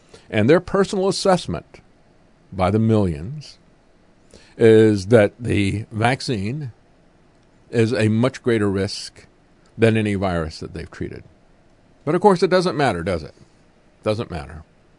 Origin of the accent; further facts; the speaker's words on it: Florida, United States; I grew up in Florida, lived on a lake, used to water ski all the time, used to snorkel all the time.